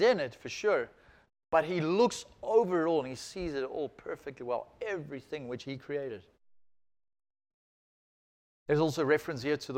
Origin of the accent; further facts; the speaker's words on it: Johannesburg, Gauteng, South Africa; Now, I'm from Joburg.